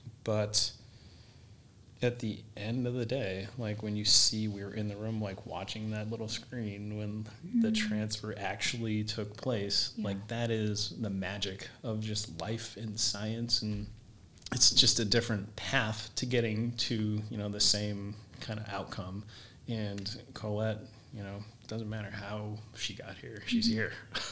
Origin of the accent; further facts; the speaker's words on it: New Hampshire, United States; And I think for Kat and I growing up in New Hampshire, you definitely had four defined seasons.